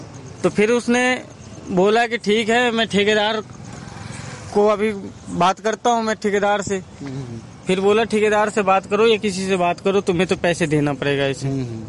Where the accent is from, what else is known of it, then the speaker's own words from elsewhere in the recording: Bihar, India; now in Manesar, India; बिहार से, IIT मानेसर, मैं बिहार के रहने वाला हूँ।